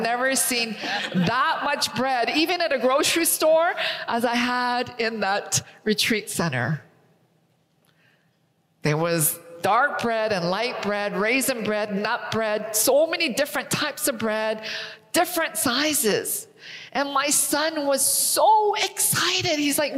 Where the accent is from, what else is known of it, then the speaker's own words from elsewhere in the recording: Canada; I am Korean. I'm Korean American. I grew up in Canada